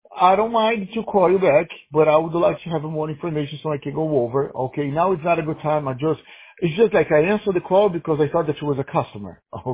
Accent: United States; No, I'm an American citizen. I'm American, my brother.

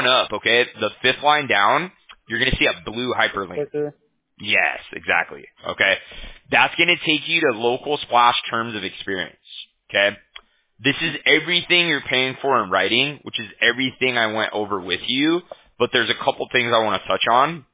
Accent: Huntington Beach, California, United States; We're in California. Yeah, I'm from Huntington Beach.

